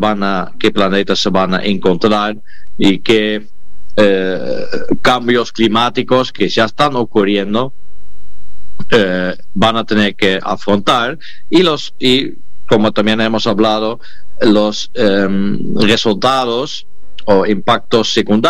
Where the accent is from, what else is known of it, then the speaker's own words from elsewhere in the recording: Netherlands; Spanish is a second language; Yo que soy de Países Bajos, que está en la mitad bajo agua